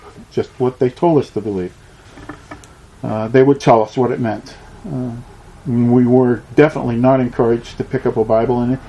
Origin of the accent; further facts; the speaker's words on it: New England, United States; My background, as a child, I was raised in the Catholic Church, as were many people in New England.